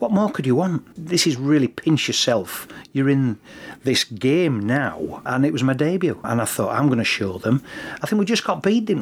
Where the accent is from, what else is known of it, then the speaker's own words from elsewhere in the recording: Hull, Yorkshire and the Humber, United Kingdom; born there; Yeah, definitely. I was born in Hull.